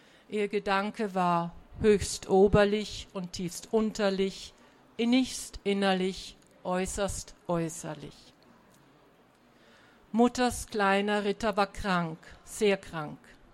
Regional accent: Bavaria, Germany; Er handelt in meiner Gegend, da wo ich herkomme, aus Franken.

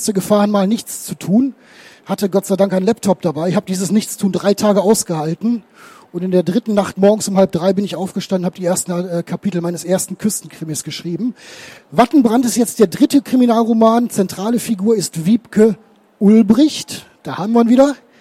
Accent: North Rhine-Westphalia, Germany; Er ermittelt mittlerweile also nicht nur in meiner Heimat im Bergischen Land

